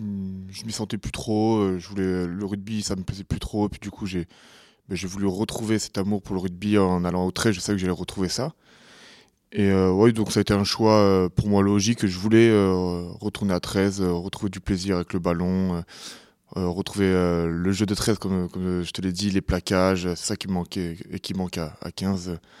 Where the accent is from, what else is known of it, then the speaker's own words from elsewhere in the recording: Toulouse, Occitanie, France; quand on est de Toulouse, jouer au Stade Toulousain, c'est toujours une fierté.